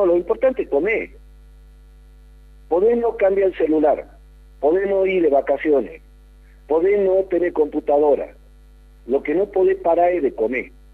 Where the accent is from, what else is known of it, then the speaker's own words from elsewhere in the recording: Argentina; si somos consumidores argentinos de carne, pagamos el asado igual que mi hermana en Suecia